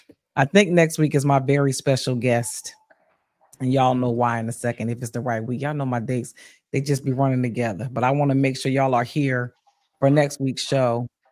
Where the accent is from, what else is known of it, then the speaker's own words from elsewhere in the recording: Bristol, Pennsylvania, United States; coming up on August 23rd from 12 p.m. to 6 p.m. Eastern Standard Time in my hometown of Bristol, Pennsylvania